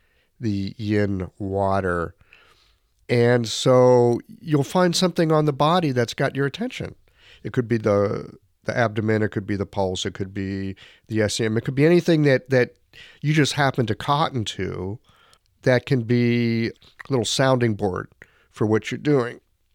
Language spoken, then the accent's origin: English; United States; I'm an American.